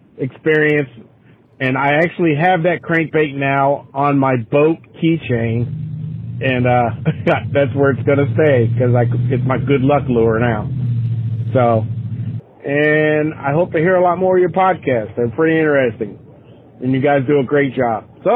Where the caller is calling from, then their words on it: Cincinnati, Ohio, United States; I'm calling from Cincinnati, Ohio.